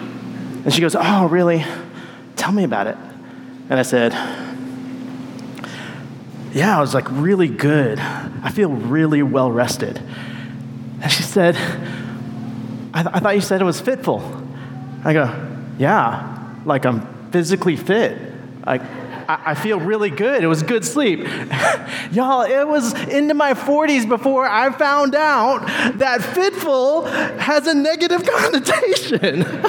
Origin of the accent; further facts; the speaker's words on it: Philippines; I'm excited to preach on Philippians because I'm Filipino.